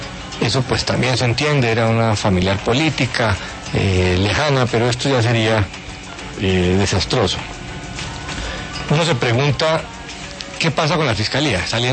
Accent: Colombia; Los que perdemos aquí somos los colombianos

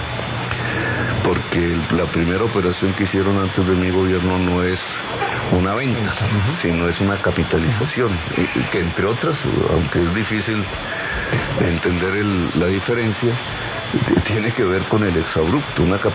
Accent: Colombia; Soy el colombiano en toda la historia de Colombia al cual le han puesto más multas.

